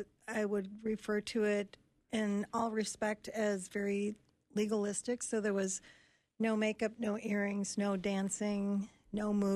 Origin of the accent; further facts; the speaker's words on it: Michigan, United States; I grew up in the Upper Peninsula, so also known as a Youper.